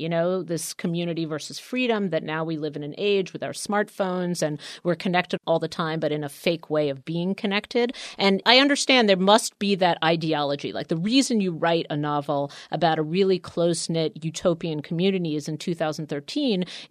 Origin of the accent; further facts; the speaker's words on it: Queens, New York, United States; because I grew up in Queens. And so I saw many fish. We were all fish trapped in fish bowls in Queens in those days.